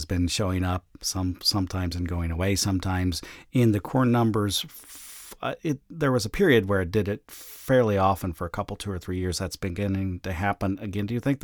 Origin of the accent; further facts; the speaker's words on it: Illinois, United States; Well, since I'm from Illinois and you're from North Dakota, we're all going to blame it on Iowa